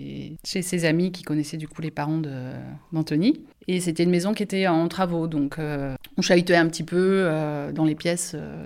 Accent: Angers, Pays de la Loire, France; moved away as an adult; Donc moi, je suis née à Angers. J'ai grandi à Angers jusque quand j'ai eu mon bac, en fait, je suis partie faire mes études à Paris

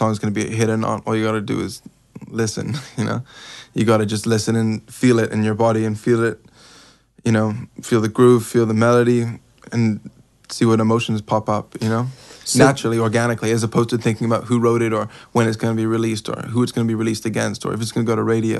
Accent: England, United Kingdom; accent: English; back years ago, my English accent was heavier.

